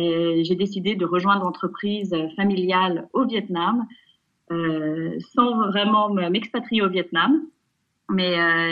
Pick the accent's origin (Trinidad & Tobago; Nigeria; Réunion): Nigeria; also born or lived in Savoie, France / Mexico / India / Romania; now in Singapore; Je suis savoyarde, j'ai grandi au Nigeria, j'ai traversé l'Afrique en Lada avec mes parents, j'ai vécu au Mexique, en Inde, en Roumanie, à Chypre, à Dubaï et maintenant je suis basée à Singapour, la ville état jardin.